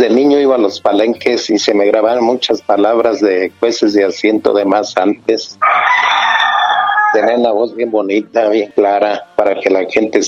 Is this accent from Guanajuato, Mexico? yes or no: yes; Salamanca, Guanajuato, Mexico; Soy de Salamanca, Guanajuato, a mucho orgullo.